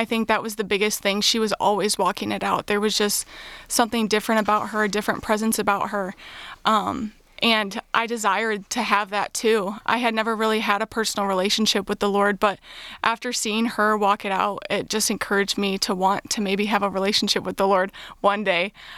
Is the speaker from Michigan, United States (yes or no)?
yes; Hartland, Michigan, United States; So born and raised in Heartland, Michigan. Go Eagles for all the Heartland people out there.